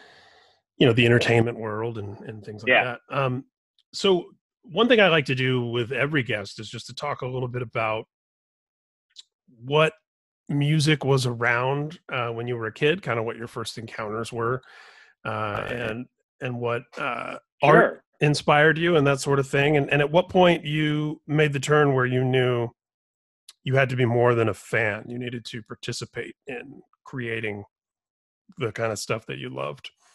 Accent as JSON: {"language": "English", "town": "Indianapolis", "region": "Indiana", "country": "United States", "tie": "born or raised there", "said": "I grew up in Indianapolis, and we had, I think it was 91X."}